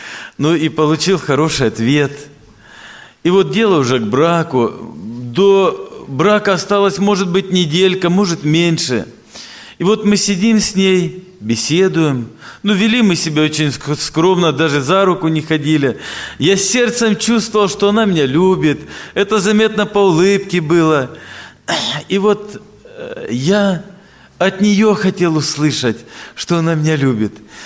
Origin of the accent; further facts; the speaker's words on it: Apsheronsk, Krasnodar Krai, Russia; Я приехал из Краснодарского края, город Апшеронск. … пресвитер церкви.